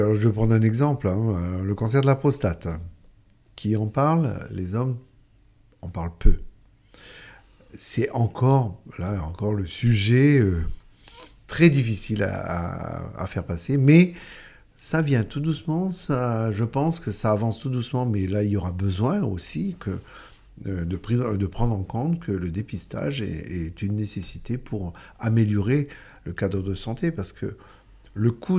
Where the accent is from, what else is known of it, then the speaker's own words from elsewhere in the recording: New Caledonia; on est en Calédonie, on est des Calédoniens